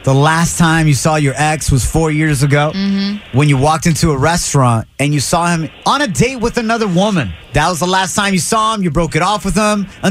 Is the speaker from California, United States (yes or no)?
yes; Santa Ana, California, United States; We got Joel on the streets right now at Valley High School, my hometown of Santa Ana.